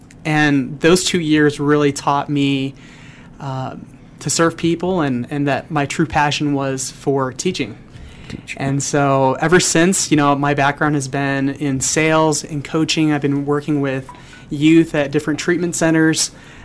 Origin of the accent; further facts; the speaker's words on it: Detroit, Michigan, United States; So, first of all, I grew up in Detroit, Michigan.